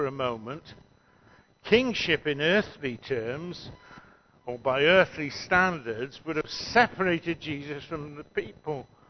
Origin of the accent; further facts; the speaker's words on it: United Kingdom; don't want to be smug as British people, but very often national leaders still rely on military might to maintain their power.